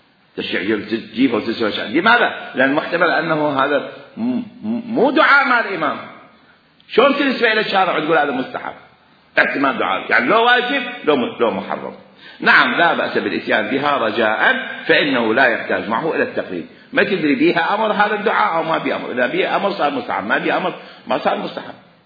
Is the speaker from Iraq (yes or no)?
yes; Iraq; now in Egypt; أنا في مصر، أنا عراقي في مصر